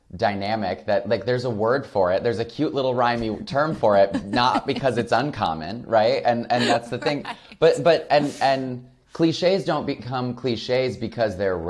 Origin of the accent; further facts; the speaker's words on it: Flint, Michigan, United States; I mean, I grew up queer in Flint, Michigan, which was not necessarily easy.